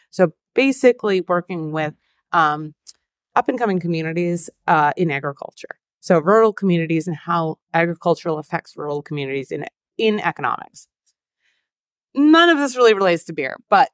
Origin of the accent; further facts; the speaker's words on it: Winnipeg, Manitoba, Canada; I'm Canadian. Again, I'm from Winnipeg, middle of nowhere. I always say it, the reference point, 8 hours north of Minneapolis, 4 hours north of Fargo.